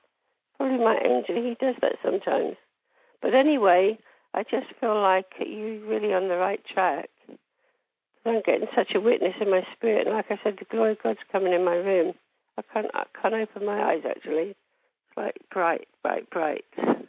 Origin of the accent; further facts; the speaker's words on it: England, United Kingdom; I'm English, so I went and made a cup of tea